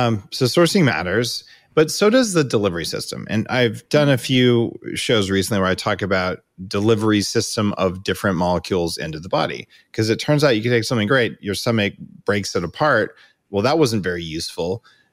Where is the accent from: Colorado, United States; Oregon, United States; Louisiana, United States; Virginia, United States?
Colorado, United States; Boulder; I'm from Boulder.